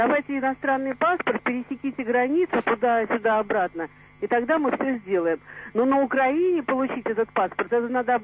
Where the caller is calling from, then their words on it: Saint Petersburg, Russia; я звоню из Санкт-Петербурга.